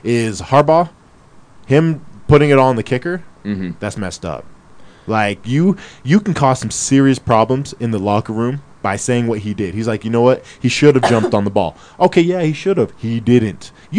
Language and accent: English; American Fork, Utah, United States; I grew up in American Fork.